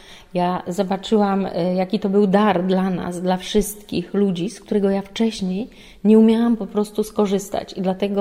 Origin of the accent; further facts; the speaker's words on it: Wrocław, Lower Silesian Voivodeship, Poland; jestem z Wrocławia